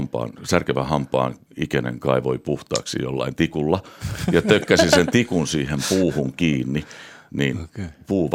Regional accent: Hämeenkyrö, Pirkanmaa, Finland; Mä oon Hämeenkyröstä kotoisin, joo

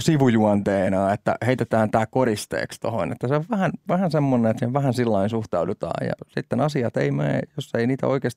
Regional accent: Tampere, Pirkanmaa, Finland; me ollaan Pispalasta ja tykätään kannattaa paikallisuutta

